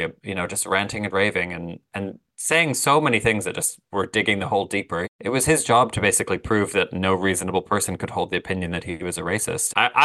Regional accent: Canada; I'm Canadian.

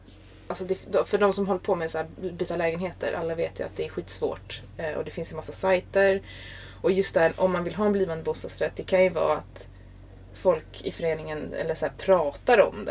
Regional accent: Stockholm, Stockholm County, Sweden; Jag kommer från Stockholm.

